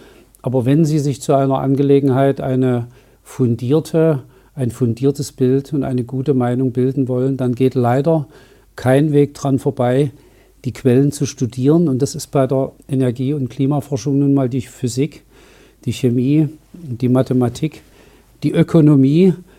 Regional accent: Dresden, Saxony, Germany; also born or lived in Saint Petersburg, Russia; Ich bin 1964 im damaligen Leningrad geboren. 1966 hatte mein Vater seine Promotion beendet und dann ist die Familie nach Dresden gezogen.

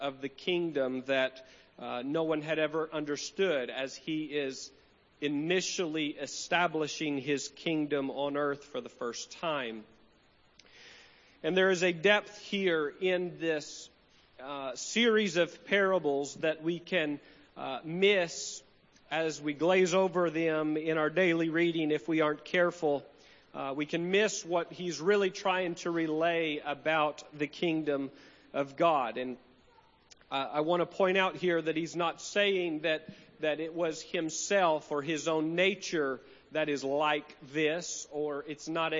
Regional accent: Mississippi, United States; We're from Mississippi, and it ain't cold like this there. And we use ain't down there.

